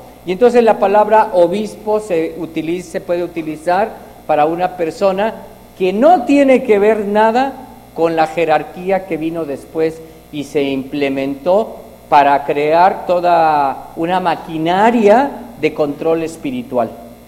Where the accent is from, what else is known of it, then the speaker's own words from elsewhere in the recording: Mexico; accent: Mexican; Si se me sale el acento mexicano, es que pasé un rato allá en la tierra. Y que lo soy también, sí, en primer lugar.